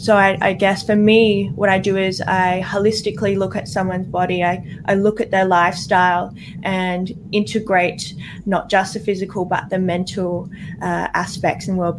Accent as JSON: {"language": "English", "town": "Adelaide", "region": "South Australia", "country": "Australia", "tie": "born or raised there", "said": "So I'm originally from Adelaide, and I grew up my whole life as a dancer."}